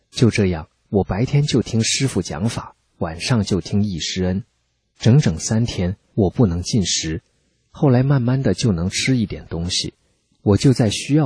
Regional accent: China

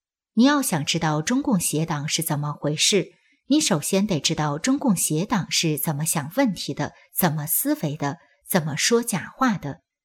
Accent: China; 作为一个中国人

